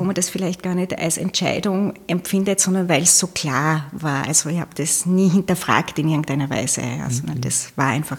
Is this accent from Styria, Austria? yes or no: yes; Leoben, Styria, Austria; ich habe die ersten 2 Lebensjahre in Leoben dann verbracht. Und dann ist es immer den Bergwerken hinterhergegangen. Das heißt, die Kindergartenzeit war dann in Mühlbach am Hochkönig und die Volksschulzeit in Buch bei Jembach in Tirol.